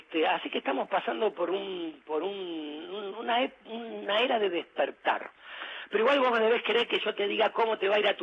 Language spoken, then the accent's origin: Spanish; Argentina; somos argentinos y comer es divino